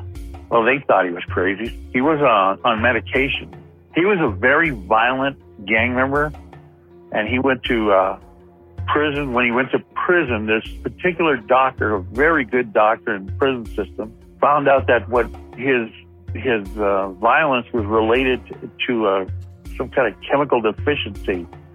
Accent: Compton, California, United States; And he trusted me because I grew up in Compton.

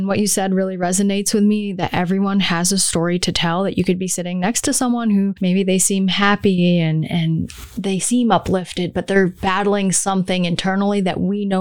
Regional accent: Pennsylvania, United States; I'm from Northeastern Pennsylvania. So that was at Montrose Area Junior Senior High School.

